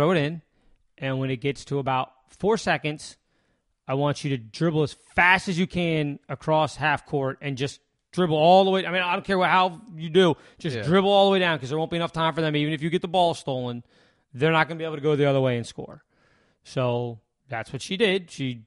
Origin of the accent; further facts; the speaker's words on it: Alexandria, Virginia, United States; So I was born here in Alexandria. I'm a Fairfax County kid from the day I was born.